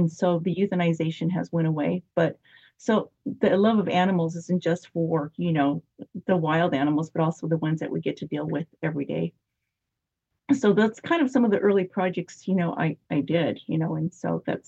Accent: Flagstaff, Arizona, United States; Well, I grew up in Flagstaff, Arizona. So I've been always kind of lived in the mountainous areas

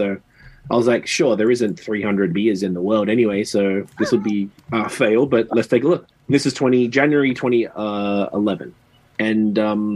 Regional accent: Australia; now in Canada; I'm from Australia, I guess you can hear the accent. I've been in Canada for 12 years. I'm a citizen now, finally.

